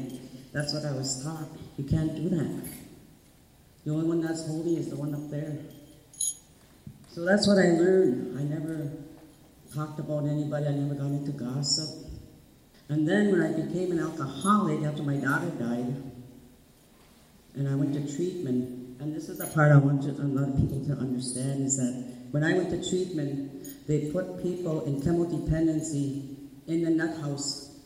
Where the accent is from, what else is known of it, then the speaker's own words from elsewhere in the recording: Nett Lake, Minnesota, United States; I grew up here in Net Lake. I went to the school, the grade school here.